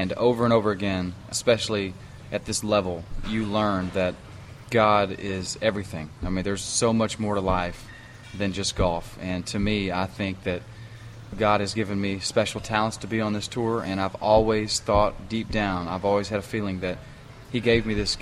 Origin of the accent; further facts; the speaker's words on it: Beaumont, Texas, United States; I went to a few functions in the Houston area, Beaumont area, where I grew up in Texas